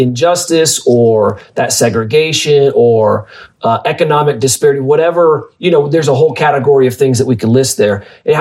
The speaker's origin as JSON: {"language": "English", "region": "Midwest", "country": "United States", "tie": "born or raised there", "said": "I mean, at least it was from growing up in the Midwest, I didn't even, you can read about it in a book."}